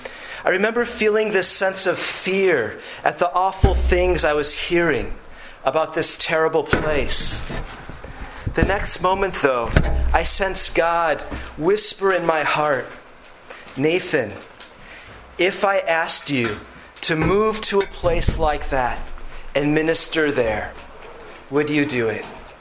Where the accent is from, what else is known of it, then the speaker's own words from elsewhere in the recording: Minneapolis, Minnesota, United States; I was in a car with others driving through Minneapolis, my hometown area